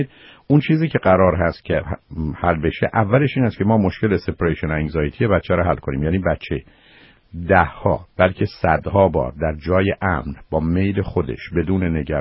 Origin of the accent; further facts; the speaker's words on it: Iran; now in United States; فارسی رو دوست داریم، ما ایرانی هستیم